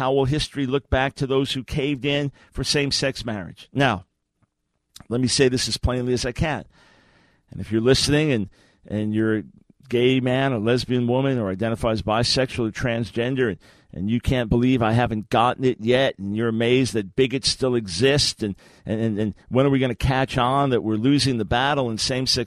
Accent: New York, United States; because I'm a New Yorker, I spent most of my life in New York, over the first half in New York.

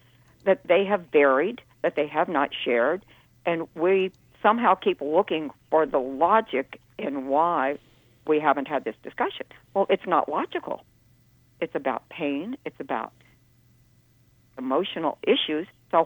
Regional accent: Los Angeles, California, United States; because I was born and raised in Los Angeles. I'm an L.A. boomer.

